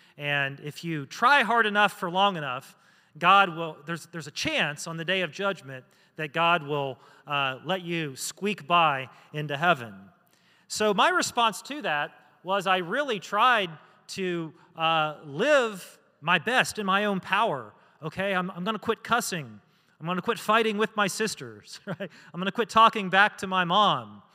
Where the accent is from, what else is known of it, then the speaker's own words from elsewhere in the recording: West Virginia, United States; moved away as an adult; also born or lived in Georgia; I moved from my home state of West Virginia to Georgia, and I start graduate school at the University of Georgia.